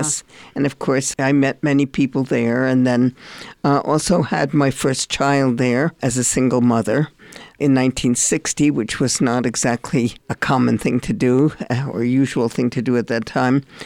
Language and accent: English; Albuquerque, New Mexico, United States; I grew up here in Albuquerque. I went to the university for a semester, and it was the 50s